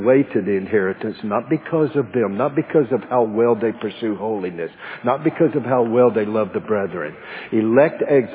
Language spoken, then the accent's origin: English; the Carolinas, United States; I grew up in Carolina watching Michael Jordan just seeming like sailing through the air.